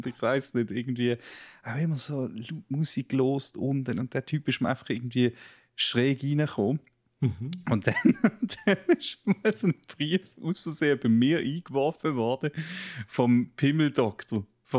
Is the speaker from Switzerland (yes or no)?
yes; Switzerland; wir sind ja Schweizer.